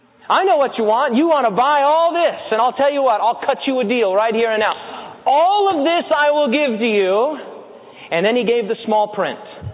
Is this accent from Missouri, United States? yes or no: no; Wyoming, United States; now in Detroit, United States; I'm from the West. I'm from a little town of 300 people, and I moved to metropolitan Detroit. That was not an easy transition for me. I'm from Wyoming.